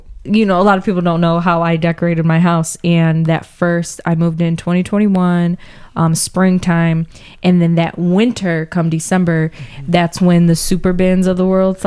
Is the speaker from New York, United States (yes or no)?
no; Lorain, Ohio, United States; now in Elyria, United States; Like, you know, we're from Lorain, so like, we could hit side streets and like get to wherever we need to go. With Elyria, it was just like, whoa.